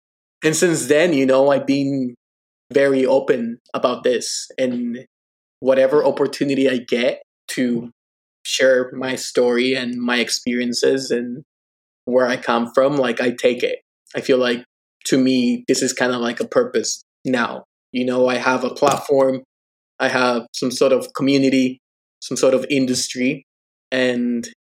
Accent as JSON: {"language": "English", "town": "Denver", "region": "Colorado", "country": "United States", "tie": "born or raised there", "lives_now": "New York, United States", "said": "because I grew up in Colorado. I grew up in Denver. That's where my mom and my brothers are."}